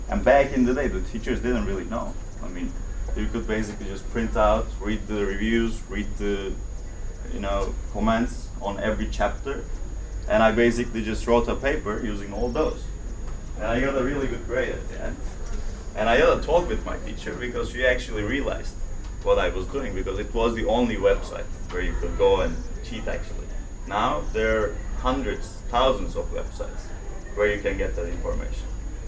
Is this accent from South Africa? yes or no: no; Turkey; English is a second language; now in United States; I'm from Turkey, by the way, originally. I went to an American school in Turkey, and we were writing a paper on 1984.